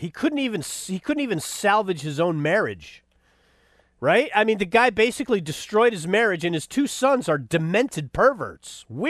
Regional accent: England, United Kingdom; accent: English; The only reason I quote the guy is so that it can use my funny English accent.

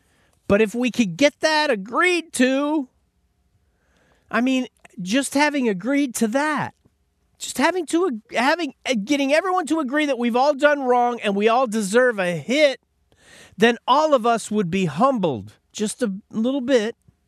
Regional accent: United States; I grew up in America at the peak of probably the prosperity of any civilization in the world

